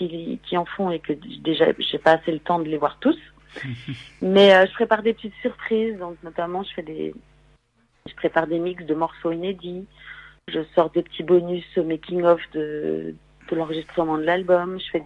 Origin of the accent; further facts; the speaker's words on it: Nantes, Pays de la Loire, France; un autre chez moi à Nantes